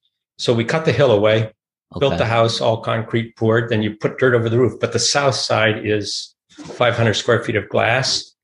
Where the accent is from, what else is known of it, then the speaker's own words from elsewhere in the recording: Sudan; born there; So I was born in Sudan, Africa.